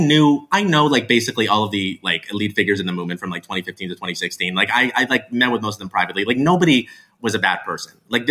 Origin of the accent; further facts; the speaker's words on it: Mesa, Arizona, United States; I grew up among Mormons in Mesa, Arizona. I grew up seeing how they would react when people would, frankly, treat them like shit.